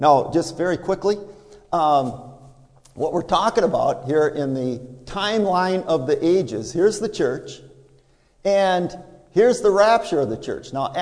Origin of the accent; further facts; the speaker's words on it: Minnesota, United States; This is, I'm from the Iron Range. This is a wood pile sitting outside my house.